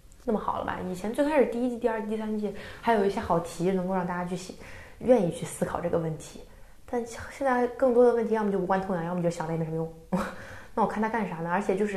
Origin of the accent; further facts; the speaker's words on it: southern China, China; 因为我是南方人嘛，南方人小我家小时候有线是可以收到台湾的那个电视节目的。